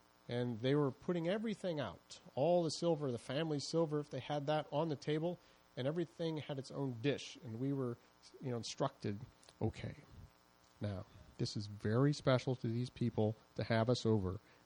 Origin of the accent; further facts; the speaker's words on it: Midwest, United States; I grew up in the Midwest, as many of you might know, in the heartland.